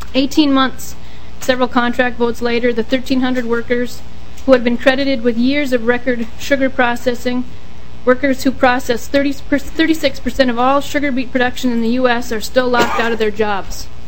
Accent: Minnesota, United States; I was born and raised in the Red River Valley, educated there as well. The town where I grew up in is in the heart of the Red River Valley, part of the sugar beet land.

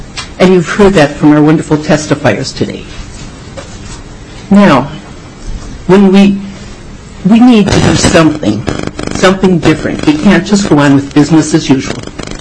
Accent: Winona, Minnesota, United States; now in Sherwood, United States; I'm from Sherwood, Minnesota. I grew up in Winona, Minnesota.

